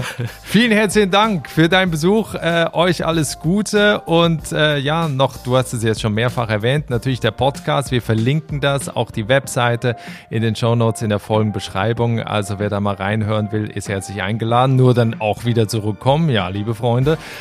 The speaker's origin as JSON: {"language": "German", "country": "Switzerland", "lives_now": "Berlin, Germany", "said": "Also ich bin ja ursprünglich aus der Schweiz"}